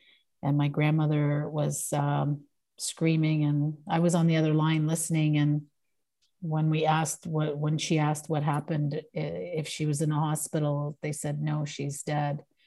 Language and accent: English; Sicily, Italy; also born or lived in Toronto, Canada; I grew up in Italy, in Sicily. When I was little, I was born in Toronto, but my parents lived in Sicily